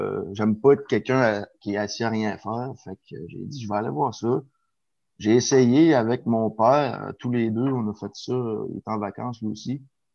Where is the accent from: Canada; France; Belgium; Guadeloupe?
Canada; Rivière-Saint-Jean, Quebec; Je me suis retourné par chez nous, dans mon village natal, à Rivière-Saint-Jean, où c'est situé à 5 minutes du Grenier Boréal, en fait.